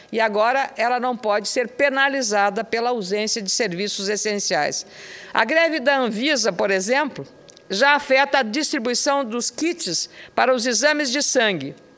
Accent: Rio Grande do Sul, Brazil; começaram lá no meu estado, no Rio Grande do Sul, por uma ação da Ordem dos Advogados do Brasil, Rio Grande do Sul.

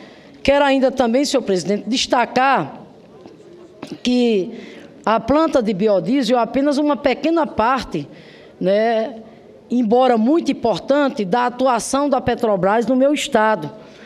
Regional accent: Rio Grande do Norte, Brazil; localizada lá no polo industrial de Guamaré, lá no meu estado, o Rio Grande do Norte.

